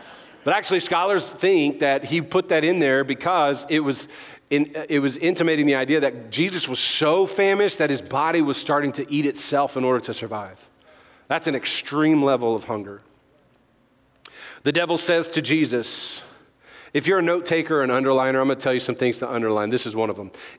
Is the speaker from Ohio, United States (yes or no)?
no; Louisiana, United States; I'm Cajun, right?